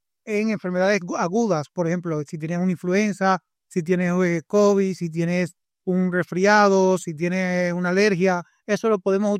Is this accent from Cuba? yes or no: yes; Cuba; now in United States; porque también me considero latino, porque soy cubano de pura cepa